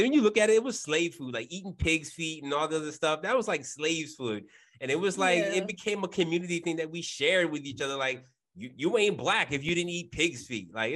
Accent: Waldorf, Maryland, United States; That's exactly where I grew up at.

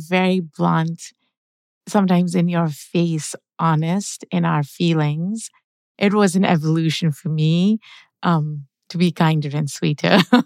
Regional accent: Pakistan; I grew up in Pakistan. It has two official languages, Urdu and English. I grew up speaking English, but I have an accent.

